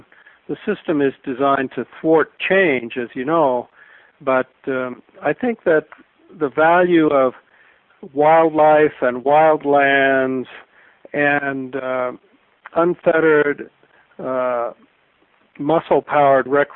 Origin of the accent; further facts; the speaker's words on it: United States; the legacy of public lands in the American West is one of the single most wonderful parts of being an American.